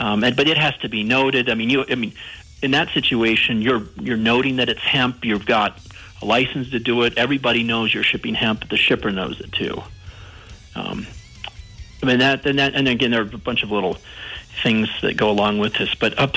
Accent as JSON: {"language": "English", "region": "Colorado", "country": "United States", "tie": "born or raised there", "said": "I grew up in Colorado, and I mean, even in high school, I had buddies who had all sorts of stuff"}